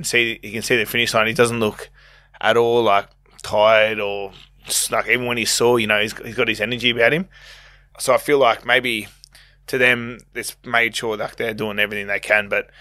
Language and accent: English; Bronte, New South Wales, Australia; It's my home. I grew up in Bronte Beach. I love it. It's just home.